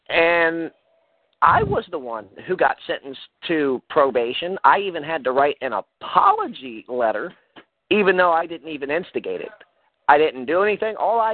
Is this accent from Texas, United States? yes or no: no; Baltimore, Maryland, United States; I originally grew up in Baltimore, Maryland, inner city.